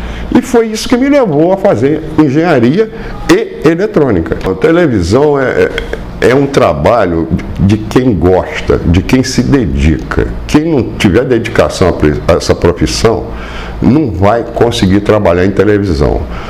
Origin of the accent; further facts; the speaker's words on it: Rio de Janeiro, Brazil; eu sou do Rio de Janeiro, estava no Rio